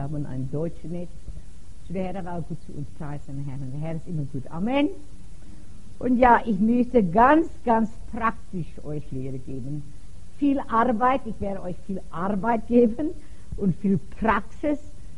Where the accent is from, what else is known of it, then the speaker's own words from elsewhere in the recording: Pretoria, Gauteng, South Africa; Ich komme aus Pretoria, wir wohnen dort.